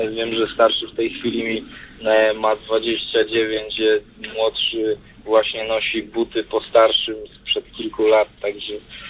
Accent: Częstochowa, Silesian Voivodeship, Poland; now in Warsaw, Poland; aktualnie z Warszawy, natomiast z pochodzenia jestem z Częstochowy.

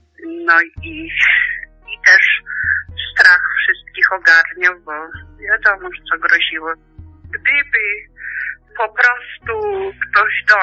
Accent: Kamionka, Podlaskie Voivodeship, Poland; Moja rodzinna wieś i rodzice, gdzie mieszkali, to się nazywa Kamionka, parafia Jasionówka, a powiat teraz Mońki.

